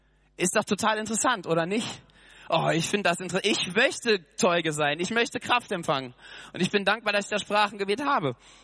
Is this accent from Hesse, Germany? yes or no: yes; Hesse, Germany; accent: Hessian; first language Hessian; weil er zufällig gerade, keine Ahnung, was Hessisch redet, was ich meine Muttersprache ist.